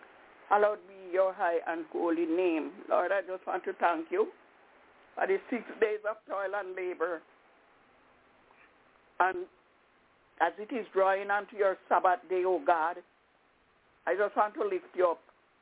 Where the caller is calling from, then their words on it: Albany, New York, United States; I'm calling from Albany in upstate New York.